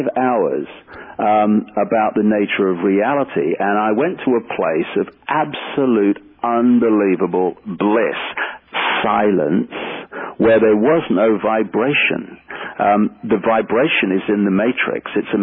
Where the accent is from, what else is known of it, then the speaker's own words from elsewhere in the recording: Leicester, East Midlands, United Kingdom; from Leicester, and this is my body, and this is what I look like, and this is who I am